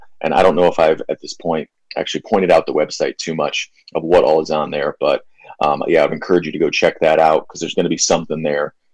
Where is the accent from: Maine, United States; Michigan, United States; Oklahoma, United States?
Michigan, United States; Detroit; my hometown of Detroit, Michigan